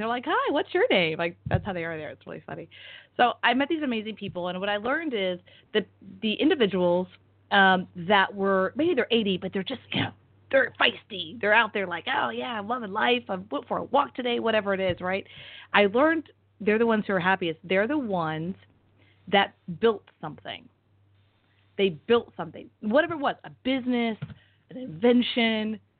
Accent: Texas, United States; also born or lived in Florida; So I woke up and my sister is in Austin. I'm from Texas, and Austin was doing very well on a financial level.

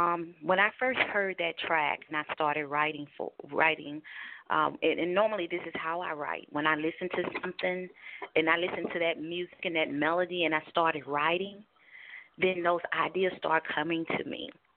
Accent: Winston-Salem, North Carolina, United States; now in Atlanta, United States; Well, I'm actually originally from Winston-Salem, North Carolina. So I'm a North Carolina girl. My actual career started in Charlotte, North Carolina. And I'm currently in Atlanta, Georgia area.

